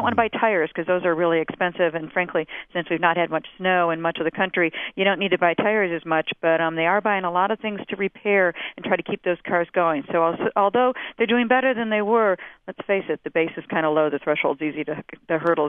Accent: Detroit, Michigan, United States; I grew up in Detroit

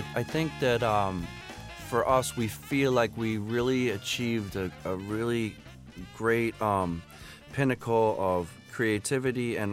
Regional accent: Philadelphia, Pennsylvania, United States; now in Boston, United States; you know, I'm from Philly. I live in Boston, but I love New York City.

